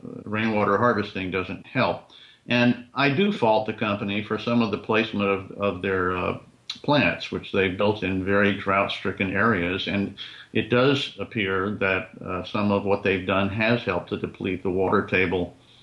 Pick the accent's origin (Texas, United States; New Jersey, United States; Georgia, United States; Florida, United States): Georgia, United States; Atlanta; Hey, I grew up in Atlanta.